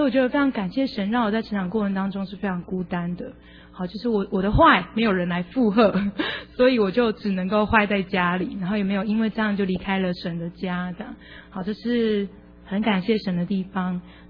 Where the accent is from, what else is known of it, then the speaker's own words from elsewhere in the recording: Changhua County, Taiwan; 因为我是从彰化来的，所以我一直都觉得我是一个很朴实，好，就是不怎么打扮，然后但是也不勤奋这样，